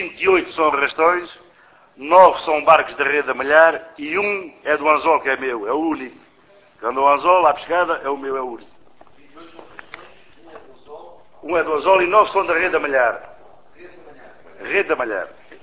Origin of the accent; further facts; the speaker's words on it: Fuzeta, Faro, Portugal; sou da Fuzeta e sou pescador, armador pescador.